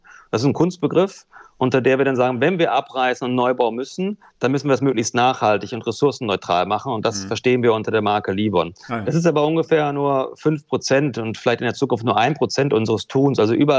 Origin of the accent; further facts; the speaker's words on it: Dortmund, North Rhine-Westphalia, Germany; born there; Also ich bin gebürtiger Dortmunder und unser Büro ist in Essen.